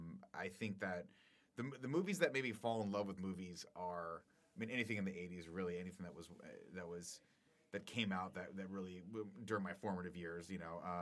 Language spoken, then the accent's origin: English; Riverside, California, United States; You know, I grew up in Riverside, which is not a lot happening in that town.